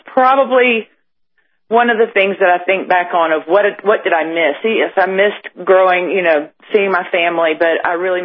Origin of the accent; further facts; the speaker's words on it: Wilmington, North Carolina, United States; I grew up in North Carolina, in Wilmington, North Carolina, pretty small town back then.